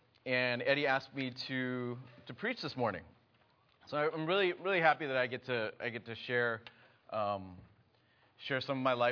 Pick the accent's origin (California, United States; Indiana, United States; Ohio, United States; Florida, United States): California, United States; Cupertino; I was born in Cupertino, raised in Cupertino, stayed there up until I left for college, and when I went to college, I moved into the dorms and for 1 year